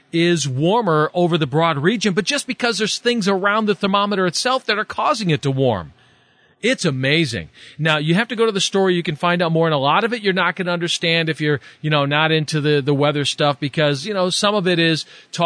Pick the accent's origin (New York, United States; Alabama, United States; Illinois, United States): Illinois, United States; Chicago; I know I grew up with in the Chicago area, you know, and the official reporting station started at Midway Airport, moved to O'Hare Airport